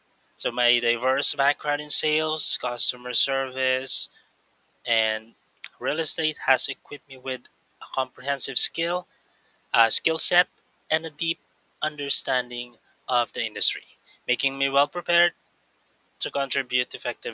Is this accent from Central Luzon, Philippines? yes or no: no; Mimaropa, Philippines; and I'm from Palawan.